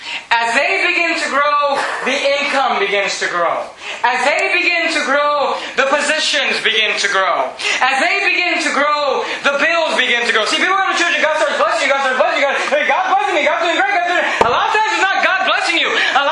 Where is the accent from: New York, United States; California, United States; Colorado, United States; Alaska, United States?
California, United States; first language Spanish; English is a second language; I grew up in a Spanish church. My first language is Spanish. And I grew up in a Spanish church in the Bay Area. And a Spanish Baptist church just like this one, just in Spanish.